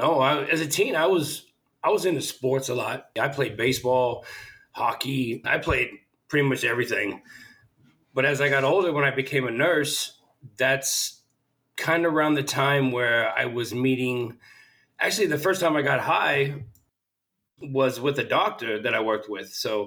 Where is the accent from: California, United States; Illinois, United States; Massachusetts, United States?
Massachusetts, United States; Boston; I grew up in Boston, Massachusetts, predominantly Italian neighborhood.